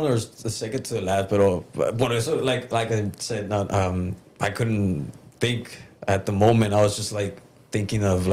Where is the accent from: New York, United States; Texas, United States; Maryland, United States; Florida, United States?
Texas, United States; Brownsville; I'm from Brownsville, driving every Saturday or every time there was training to FAR and back, FAR and back.